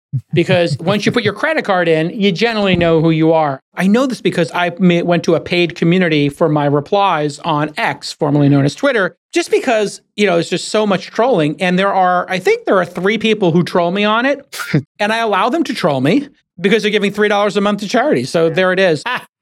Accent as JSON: {"language": "English", "town": "New York City", "region": "New York", "country": "United States", "said": "I was in New York, and I'm a New Yorker."}